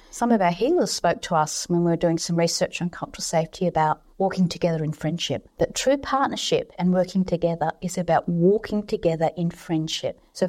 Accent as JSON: {"language": "English", "town": "Perth", "region": "Western Australia", "country": "Australia", "tie": "born or raised there", "said": "I grew up in Perth on the beautiful lands of the Whadjuk Noongar people, and it is beautiful country"}